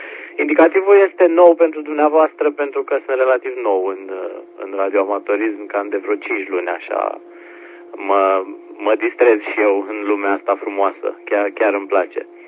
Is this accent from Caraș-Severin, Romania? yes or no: yes; Băile Herculane, Caraș-Severin, Romania; now in Bucharest, Romania; QTH-ul este în București, adică eu stau în București, dar deloc sunt din Băile Herculane, de unde și indicativul de Y2